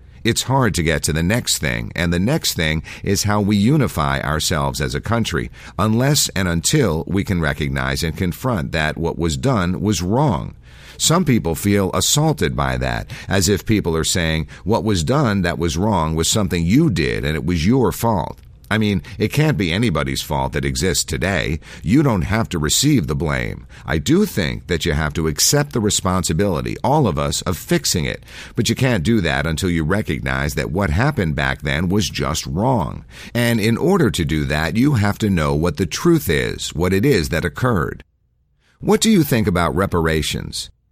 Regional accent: the South, United States; I love the South. There are so many wonderful things about this part of the country. And as a Southerner, I do feel the sting of judgment from the rest of the country

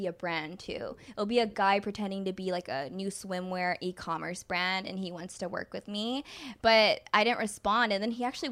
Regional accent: Indiana, United States; When I first moved here, I wanted to just be friends with everyone because I'm from Indiana.

